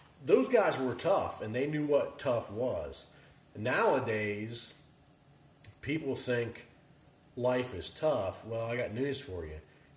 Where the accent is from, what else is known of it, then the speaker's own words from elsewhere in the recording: United States; I don't care because I'm American.